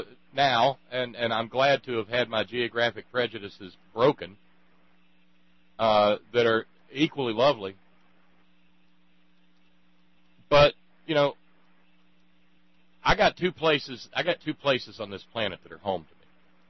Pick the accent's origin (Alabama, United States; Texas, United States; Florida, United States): Alabama, United States; the place that I grew up in Alabama, before Wilson Dam came in and the TVA came along